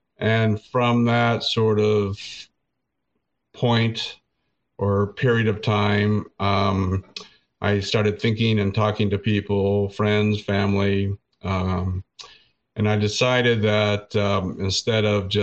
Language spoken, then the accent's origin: English; Oklahoma, United States; moved away as an adult; also born or lived in Texas / London, United Kingdom / New York; now in Michigan, United States; starting with my home state of Oklahoma, moving to Texas, then to London, England, then to New York, and then to Michigan 22 years ago.